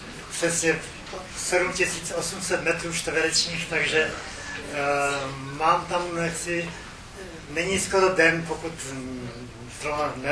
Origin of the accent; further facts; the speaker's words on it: Plzeň, Plzeň Region, Czechia; born there; jeli jsme přes Plzeň, přes moje rodiště